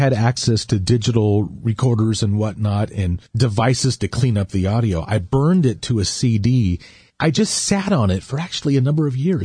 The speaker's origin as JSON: {"language": "English", "town": "La Habra", "region": "California", "country": "United States", "tie": "born or raised there", "said": "North Orange County, I grew up in La Habra"}